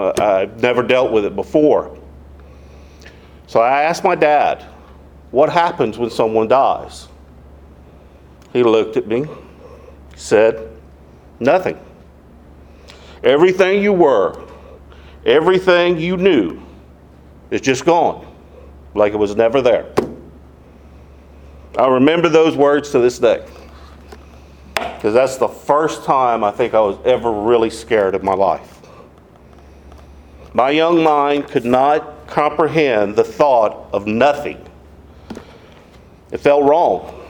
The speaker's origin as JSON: {"language": "English", "region": "Texas", "country": "United States", "moved": "yes", "lives_now": "Ville Platte, United States", "said": "I'm a transplant from Texas, been here 23 years."}